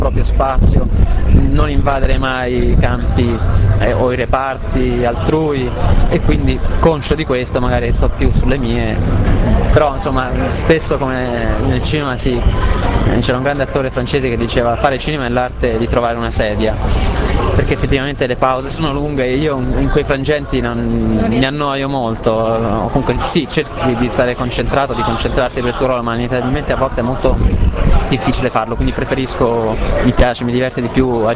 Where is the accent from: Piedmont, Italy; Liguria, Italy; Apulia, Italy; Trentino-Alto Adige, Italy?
Liguria, Italy; Genoa; Io sono genovese, sì, anche se è una Genova un po' diversa dal solito